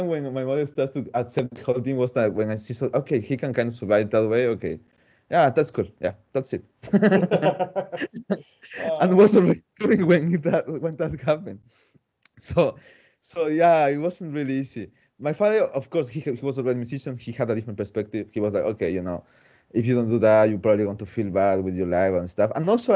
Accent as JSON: {"language": "English", "country": "Ecuador", "second_language": "English", "lives_now": "Spain", "said": "I was coming from Ecuador, and then I just suddenly arrived to Spain, and I had the chance, the really good chance to choose what I was going to focus in."}